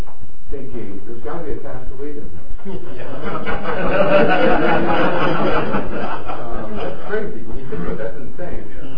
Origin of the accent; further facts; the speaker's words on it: Ontario, Canada; One of the things I really prize about my own background is the kind of diverse environment we grew up in the Golden Shoe.